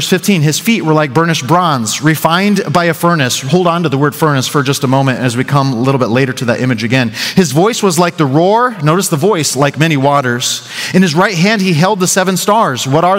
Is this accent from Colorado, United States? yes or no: yes; Colorado, United States; I'm from Colorado. I remember stories of the Thompson River flooding.